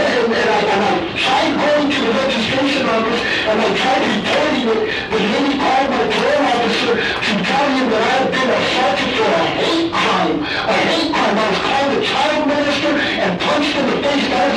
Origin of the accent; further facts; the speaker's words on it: Tucson, Arizona, United States; now in Phoenix, United States; I'm from Tucson, Arizona, and I was forced to reside in Phoenix, Arizona, sir.